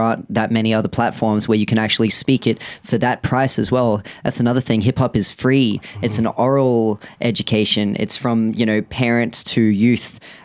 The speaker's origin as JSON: {"language": "English", "town": "Wollongong", "region": "New South Wales", "country": "Australia", "tie": "born or raised there", "said": "I mean, I grew up down in Wollongong"}